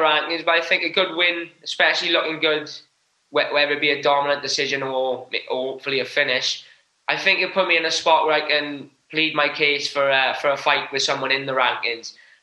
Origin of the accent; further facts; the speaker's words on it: United Kingdom; as much slack as the British guys get, we do get a little bit tough. At the same time, they know they need British guys coming through.